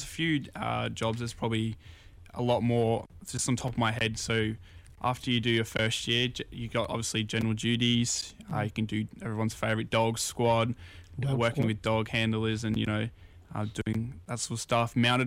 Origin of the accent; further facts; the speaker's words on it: Toowoomba, Queensland, Australia; And then I grew up in Toowoomba for a while.